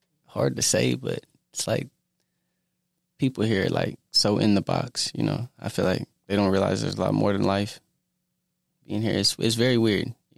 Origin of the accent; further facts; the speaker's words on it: Maud, Texas, United States; also born or lived in Kansas City; I'm from Kansas City, but I spent most of my life in a town called Maud.